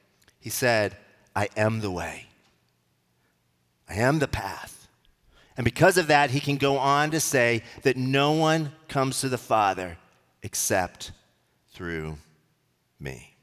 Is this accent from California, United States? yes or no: no; Denver, Colorado, United States; And I grew up in Denver. I had a lot of family there.